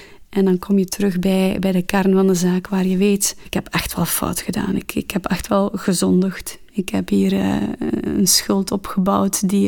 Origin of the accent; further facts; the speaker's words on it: Geluwe, West Flanders, Belgium; now in Ghent, Belgium; 34 jaar. Ik ben getrouwd. Ik ben afkomstig van Geluwe, dat is een klein dorpje bij Wervik. Maar ik heb in Gent gestudeerd. Ik ben er blijven plakken.